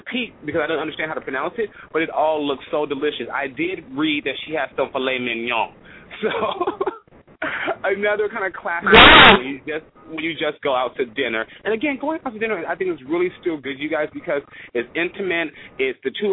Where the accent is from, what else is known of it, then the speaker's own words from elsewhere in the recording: California, United States; I'm from Southern California, so we don't really see a lot of ice here.